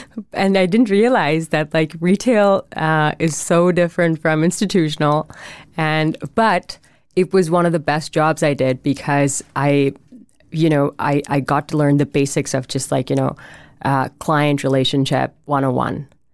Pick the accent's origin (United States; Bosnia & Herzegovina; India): India; moved away as an adult; now in Canada; I was born and raised in India for 18 years.